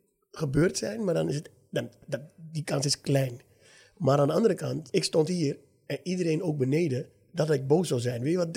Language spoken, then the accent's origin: Dutch; Suriname; En omdat ik groeide op in Suriname en er was niet zo heel veel nog.